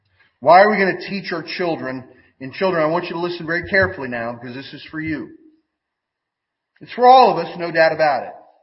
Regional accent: Louisiana, United States; my home state of Louisiana, where I was born

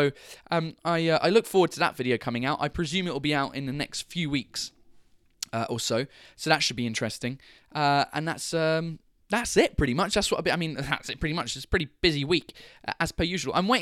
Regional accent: England, United Kingdom; I couldn't get on stage and be like, "Hi, I'm English," without talking about the fact that we'd all started beating the shit out of each other down in Marseille.

